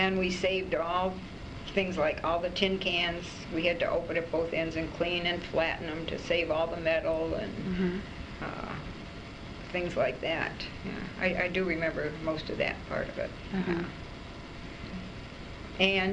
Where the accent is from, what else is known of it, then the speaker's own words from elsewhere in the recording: Detroit, Michigan, United States; I was born in Detroit, Michigan, mm-hmm. 1930, and grew up in Detroit, went to school in Detroit, and went through nursing school.